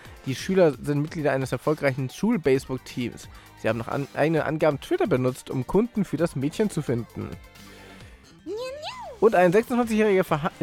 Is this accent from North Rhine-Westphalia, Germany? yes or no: no; Hamburg, Germany; Ich sollte es als Hamburger echt lassen, oder?